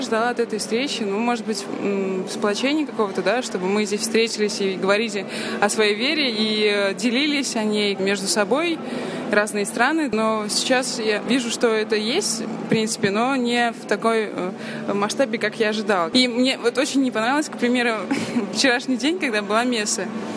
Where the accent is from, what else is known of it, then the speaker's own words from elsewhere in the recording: Saint Petersburg, Russia; я из Петербурга. Я сейчас нахожусь в Мадриде.